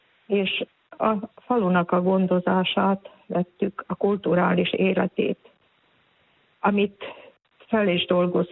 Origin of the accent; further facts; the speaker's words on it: Slovakia; annak ellenére, ugye, hogy felvidéken élünk. De igen. Hát szívbéli magyarok vagyunk